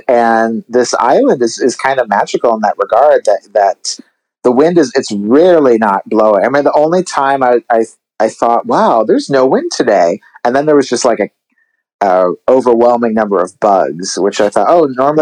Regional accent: California, United States; And I grew up in California on the Pacific

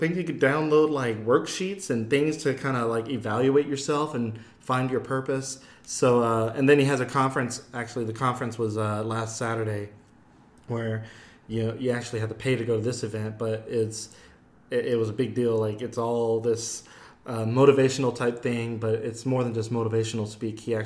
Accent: Turkey Creek, United States; Turkey Creek.

